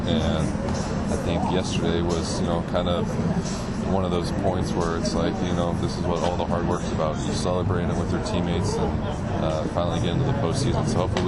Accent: Lincoln, Nebraska, United States; I grew up in Lincoln, Nebraska, actually not too far from Kansas City.

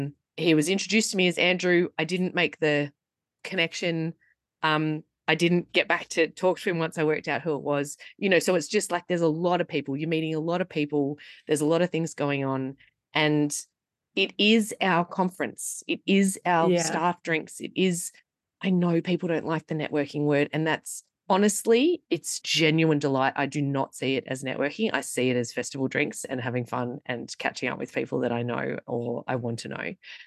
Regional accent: Melbourne, Victoria, Australia

